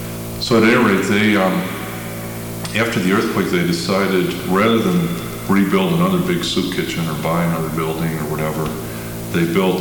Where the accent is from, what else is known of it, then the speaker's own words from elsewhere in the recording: Chicago, Illinois, United States; It's much more devastating to see than New York or the northern cities, you know, that I'm familiar with growing up in Chicago.